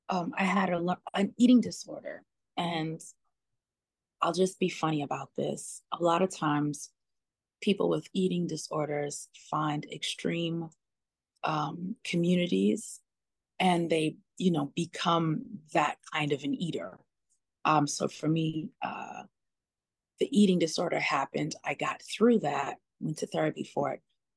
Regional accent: New York, United States; Period. And I'm from New York.

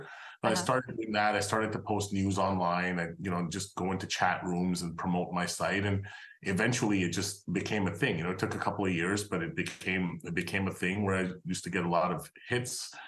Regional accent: Montreal, Quebec, Canada; So I'm Canadian. I actually grew up in Montreal.

